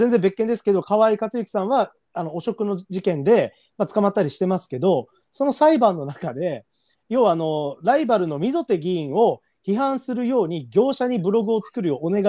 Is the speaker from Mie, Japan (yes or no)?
no; Okinawa, Japan; 僕の地元は沖縄3区になるので